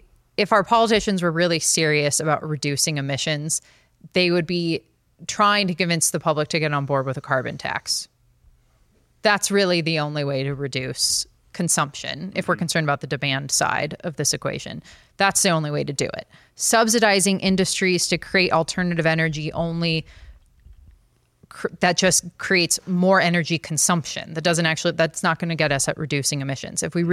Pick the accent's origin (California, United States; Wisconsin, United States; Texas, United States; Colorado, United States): California, United States; I'm from California. I still have a Bay Area phone number